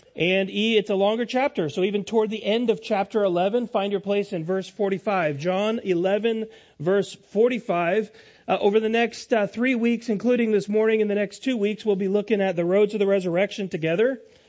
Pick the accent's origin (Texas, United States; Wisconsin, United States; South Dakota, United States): South Dakota, United States; Rapid City; Now, I grew up in Rapid City, South Dakota, out in the Midwest, a little bit further west from here.